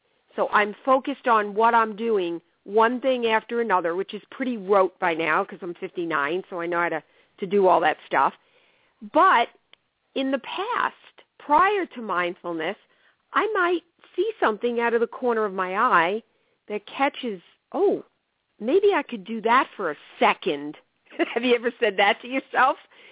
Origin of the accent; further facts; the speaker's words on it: New York, United States; because remember, I grew up in New York, right near you, in fact, the town over, it's such a small world